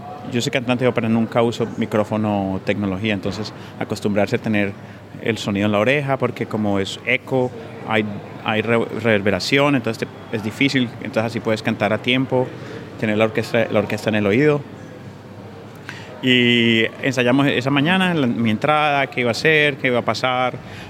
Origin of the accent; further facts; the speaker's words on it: Colombia; now in Australia; ahora yo soy parte de Australia también. Soy tan colombiano como australiano hoy en día.